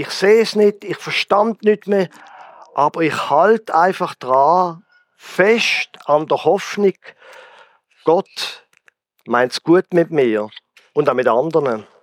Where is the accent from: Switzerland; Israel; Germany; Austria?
Switzerland; Basel, Basel-Stadt; also gut, ich als Basler sollte das vielleicht nicht sagen